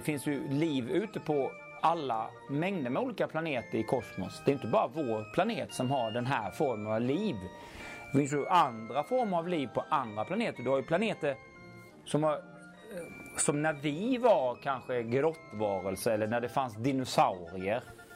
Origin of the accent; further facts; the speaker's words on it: Halmstad, Halland County, Sweden; born there; Ja, det var ju här jag föddes i Halmstad 1963.